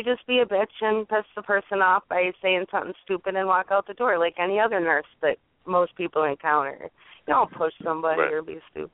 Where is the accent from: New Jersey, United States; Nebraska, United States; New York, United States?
New York, United States; Rochester; I'm from a smaller city. I'm from Rochester, New York. So it's smaller.